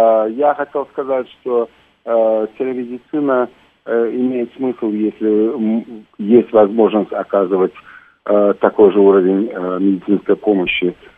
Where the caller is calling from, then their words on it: Los Angeles, California, United States; Я звоню из Лос-Анджелеса.